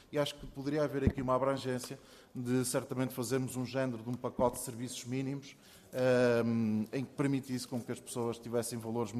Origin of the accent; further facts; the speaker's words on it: Portugal; Somos portugueses, somos todos portugueses